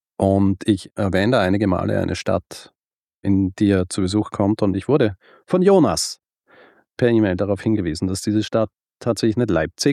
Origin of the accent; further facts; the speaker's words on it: Austria; ich bin Österreicher und ich sage halt, ich spreche halt so einen Buchstaben aus, wie da steht, nicht?